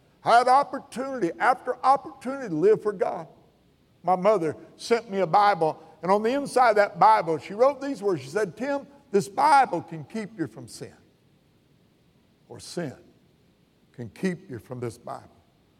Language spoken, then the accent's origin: English; McLeansboro, Illinois, United States; walking down the street, my hometown, McLeansboro, Illinois.